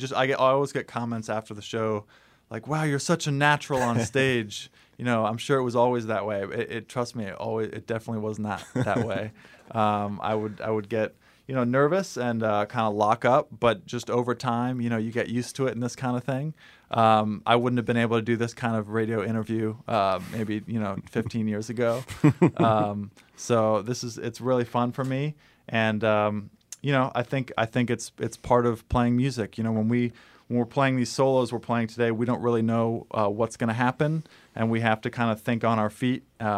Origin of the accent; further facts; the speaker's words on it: Washington, District of Columbia, United States; We were growing up in Washington, D.C. at the time. New York's only about 4 hours away.